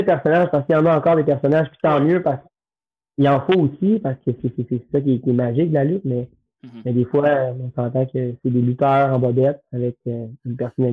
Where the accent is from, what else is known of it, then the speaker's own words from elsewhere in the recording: Quebec, Canada; Non, moi, je dis que je viens de Montréal, mais moi, je viens plus de la rive sud de Montréal, de Montérégie.